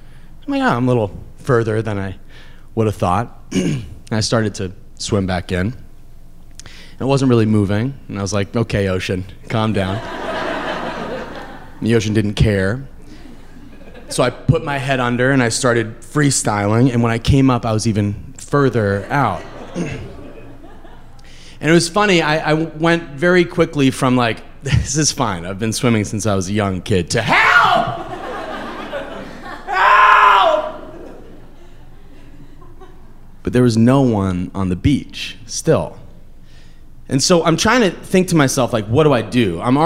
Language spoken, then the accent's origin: English; Massachusetts, United States; Hi. So I grew up in Massachusetts. Both my parents from Massachusetts, very Irish Catholic family.